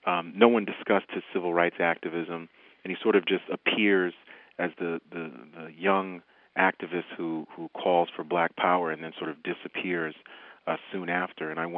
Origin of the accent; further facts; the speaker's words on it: New York City, New York, United States; Well, I first heard about Stokely Carmichael growing up in New York City